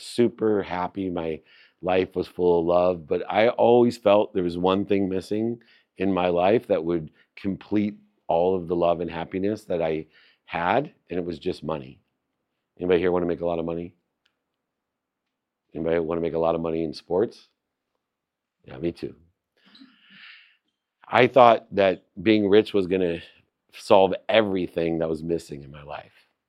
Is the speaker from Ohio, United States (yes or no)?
yes; Akron, Ohio, United States; born there; Born into a family with nothing. I was born in Akron, Ohio, single mom, six kids, five boys and a girl.